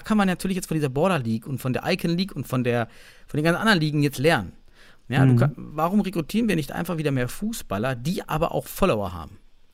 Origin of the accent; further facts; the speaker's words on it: Suhl, Thuringia, Germany; ich komme ja aus Suhl